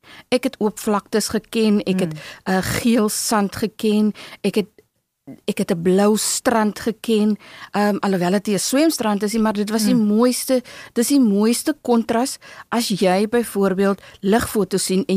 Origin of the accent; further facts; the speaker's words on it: Walvis Bay, Erongo, Namibia; now in Stellenbosch, South Africa; My hart sal altyd in Namibia bly, altyd in Walvisbaai bly. In Narwal, my woonbuurt waar ek vandaan kom. So, dis waar my hart is, maar ek is so lief vir Stellenbosch en ek dink ek gaan nie wegtrekkie.